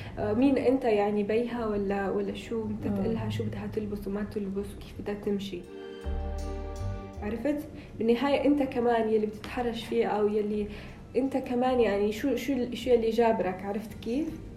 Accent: Rabat, Rabat-Salé-Kénitra, Morocco; من الرباط.

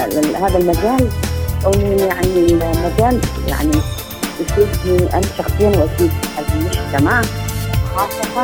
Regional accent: Duhok, Kurdistan Region, Iraq; لا، لست مقيمة فقط، إنما أنا من كردستان

